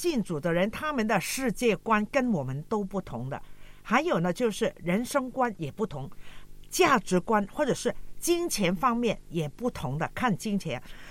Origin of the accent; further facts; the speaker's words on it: China; 还有我们中国人或者是全世界现在都在讲那个三观嘛